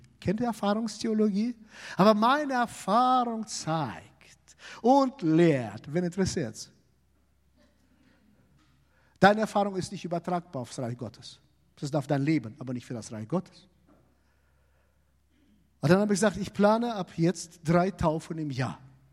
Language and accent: German; Rhineland-Palatinate, Germany; So, oh nein, doch, das ist meine Heimat. Pfalz, du musst dahin.